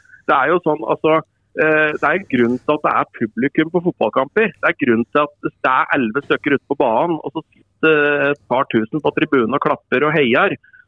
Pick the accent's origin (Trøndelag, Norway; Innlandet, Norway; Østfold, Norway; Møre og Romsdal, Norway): Innlandet, Norway; accent: Toten dialect; Så jeg får bære positive tilbakemeldinger på at jeg taler Toten.